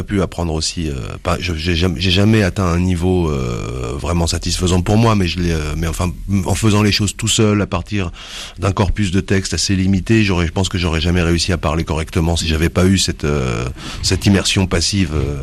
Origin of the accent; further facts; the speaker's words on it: Paris, Île-de-France, France; born there; Il se trouve que mes deux parents sont corses, mais je suis né à Paris.